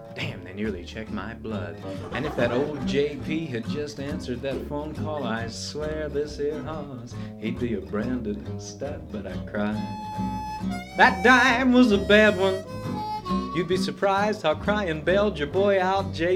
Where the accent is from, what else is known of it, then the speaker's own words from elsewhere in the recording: New Jersey, United States; No, actually, see, we're from New Jersey, and we play a lot of colleges in New Jersey